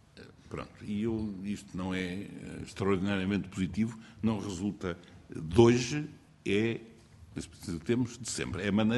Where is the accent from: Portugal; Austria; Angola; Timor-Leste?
Portugal